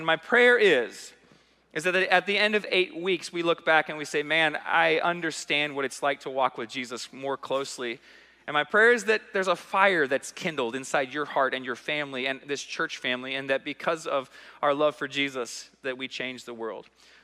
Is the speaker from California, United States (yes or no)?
no; Georgia, United States; We're from Georgia, not Alabama, so it's okay.